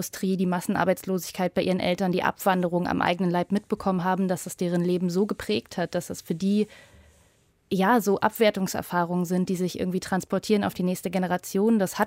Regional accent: East Berlin, Berlin, Germany; ich komme ja aus Ost-Berlin, aus Prenzlauer Berg

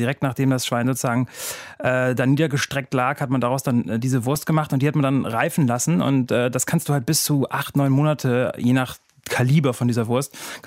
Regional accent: North Sea coast, Germany; weil wir mussten immer von der Nordseeküste, wo ich aufgewachsen bin, zu meiner Oma nach Nordhessen fahren.

